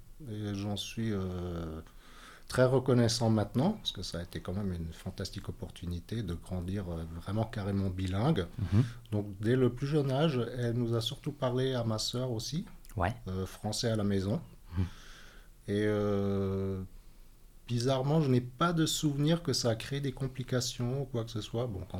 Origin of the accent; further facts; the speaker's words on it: Germany; donc je suis franco-indonésien. Par contre, je suis né, j'ai grandi et je suis allé à l'école en Allemagne. Donc je suis entre bilingue et trilingue en fait. On va peut-être dire bilingue et demi.